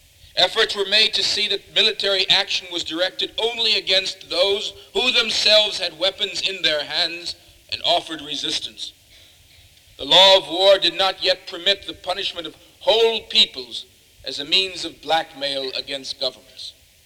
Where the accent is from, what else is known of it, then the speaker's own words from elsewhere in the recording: United States; I regret, as an American and as a Christian